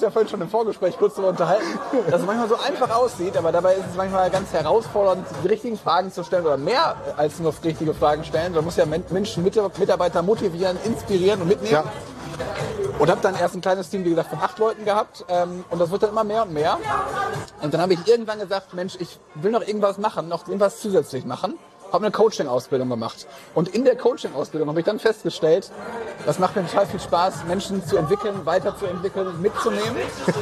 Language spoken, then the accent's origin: German; Essen, North Rhine-Westphalia, Germany; Ich bin dreifacher Familienpapa und bin verheiratet und komme selber auch aus Essen.